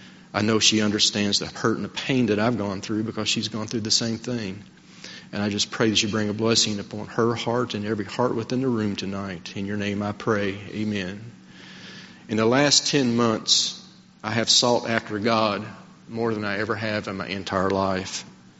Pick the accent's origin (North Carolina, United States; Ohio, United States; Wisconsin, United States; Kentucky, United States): Kentucky, United States; Now, I'm old hillbilly from Kentucky, and my vocabulary sometimes is not the strongest in the world.